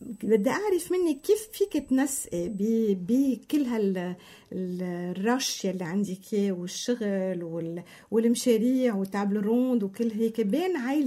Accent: Lebanon; نحن كلبنانيين

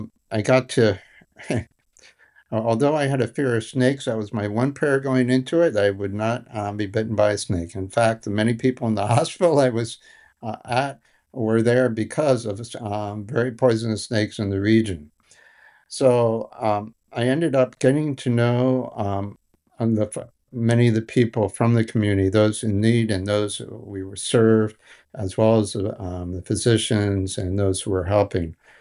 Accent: Boston, Massachusetts, United States; born there; I was born in Boston.

